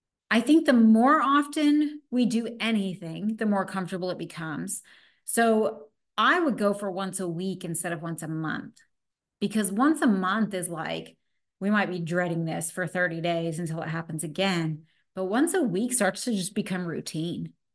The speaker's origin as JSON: {"language": "English", "region": "Texas", "country": "United States", "tie": "born or raised there", "said": "which makes a little more sense since I grew up in Texas"}